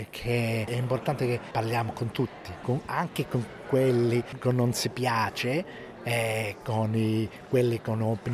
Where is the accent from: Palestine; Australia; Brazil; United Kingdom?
Australia; Italian is a second language; sono australiano, sono australiano. Io sono un'altra persona, non sono … italiano, no, sono australiano.